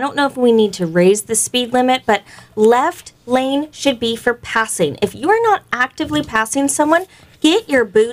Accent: California, United States; I call it the stink bug because I'm from California.

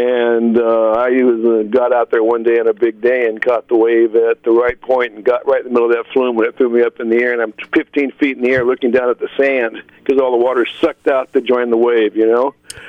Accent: California, United States; Yeah, I grew up down in Southern California. My father taught us to body surf when I was 5 years old

